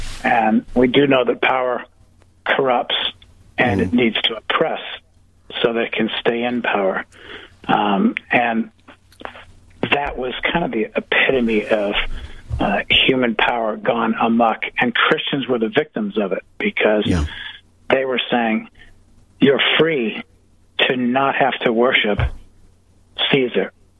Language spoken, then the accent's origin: English; United States; I'm American. I know what it's like.